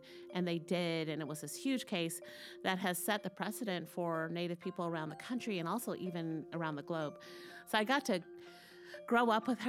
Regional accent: Alaska, United States; now in Seattle, United States; And then also, I was born and raised in Athabascan country out in Alaska. Feel incredibly fortunate that even though I don't have any Athabascan blood in me, the Athabascan community took my family in and just have been my family since I was born.

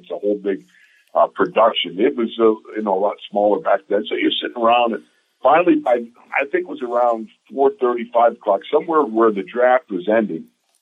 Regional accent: Orchard Park, New York, United States; growing up in Orchard Park, New York, I've got two brothers, two sisters, and we grew up 2.4 miles from the Bills Stadium there in Orchard Park.

